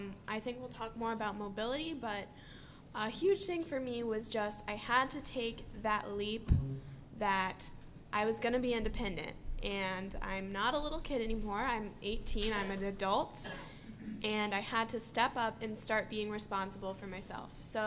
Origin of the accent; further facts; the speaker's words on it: Champaign, Illinois, United States; now in Chicago, United States; I grew up in Champaign, and now I go to school in Chicago. So it was a huge adjustment for me.